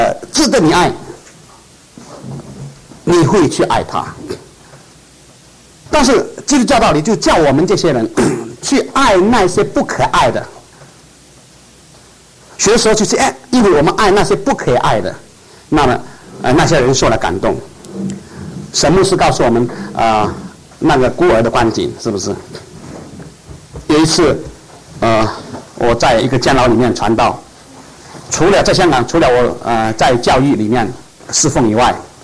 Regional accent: Guangdong, China; 我说过我是中国人，不会讲国语，我是广东人，不会讲广东话

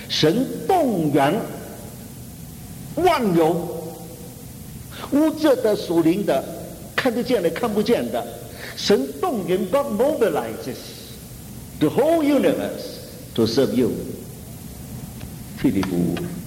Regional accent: China; 我们中国人说契机，一个机缘来了，可以是坏，可以是好

